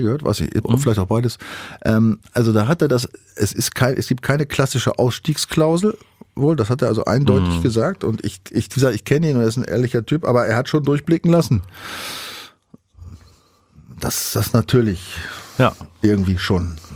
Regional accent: Northern Germany, Germany

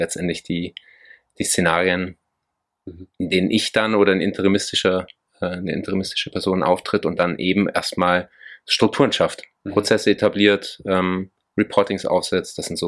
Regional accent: Augsburg, Bavaria, Germany; Ich komme aus Augsburg, bin 42 Jahre alt

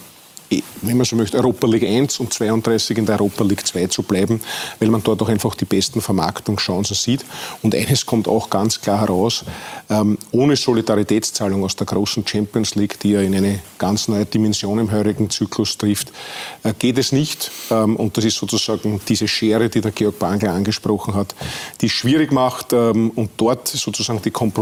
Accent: Austria; Wir sind ja dort auch als Österreicher ganz gut vertreten.

